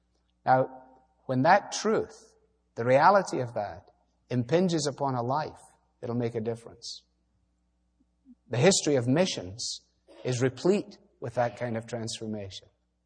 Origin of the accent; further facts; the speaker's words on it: Glasgow, Scotland, United Kingdom; I was brought up in Glasgow, which is a long way from here tonight.